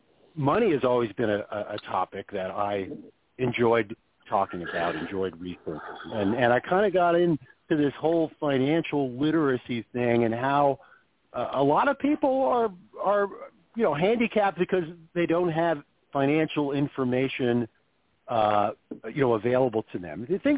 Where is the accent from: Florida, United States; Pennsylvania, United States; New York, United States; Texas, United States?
Pennsylvania, United States; Macungie; I grew up in Macungie, Pennsylvania, close